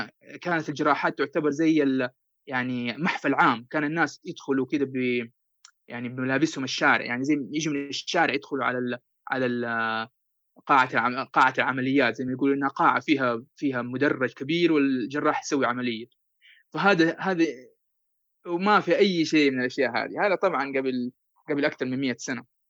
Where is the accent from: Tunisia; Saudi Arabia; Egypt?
Saudi Arabia; Medina, Medina Province; moved away as an adult; now in Sweden; وأنا من مواليد المدينة المنورة، وعشت فيها طول حياتي إلى أن جاني فرصة الابتعاث إلى مملكة السويد في عام 2013. ومن 2013 إلى الوقت الحالي أنا في السويد.